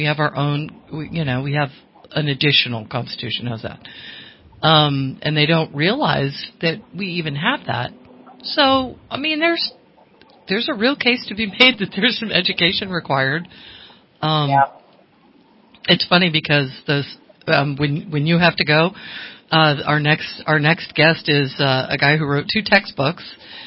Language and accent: English; Connecticut, United States; also born or lived in California / Washington; I'm not from California. I've lived in all the bad places. Washington State, I grew up in Connecticut. It's like they implode, I move.